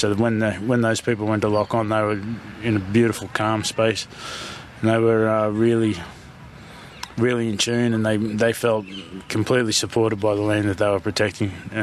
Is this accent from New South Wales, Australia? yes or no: yes; New South Wales, Australia; My country is Girrabool and Narakbul, which is Northern Rivers, New South Wales. Around Mount Warning and around west, around Mount Lindsay, Mount Barney, around that way.